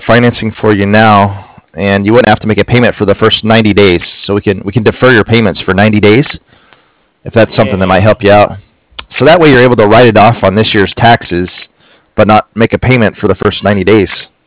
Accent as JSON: {"language": "English", "region": "Texas", "country": "United States", "moved": "as an adult", "lives_now": "San Diego, United States", "said": "I'm originally from Texas."}